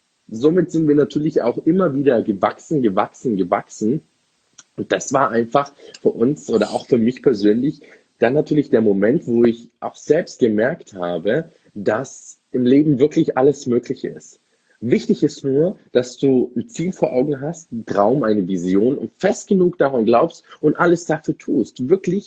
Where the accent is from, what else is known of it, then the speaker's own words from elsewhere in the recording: Munich, Bavaria, Germany; Ich bin ja waschechter Münchner Bayer.